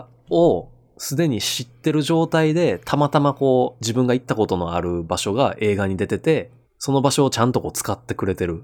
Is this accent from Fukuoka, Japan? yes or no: no; Hirakata, Osaka, Japan; 僕のね、あの、枚方出身なんですけど、隣高槻市というところがあるんですよね。